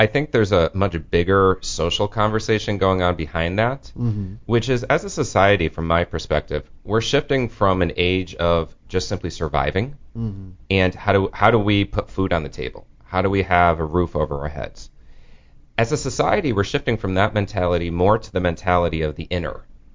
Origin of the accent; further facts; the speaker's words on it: Massachusetts, United States; also born or lived in New York; now in Los Angeles, United States; Well, I grew up in Massachusetts. So not Boston, Western Mass.